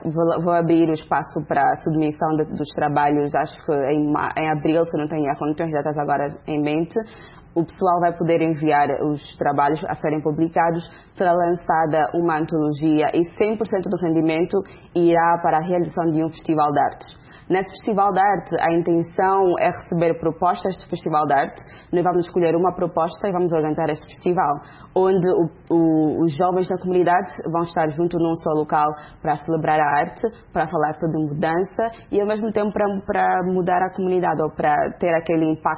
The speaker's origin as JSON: {"language": "Portuguese", "country": "Angola", "said": "como sou de Angola"}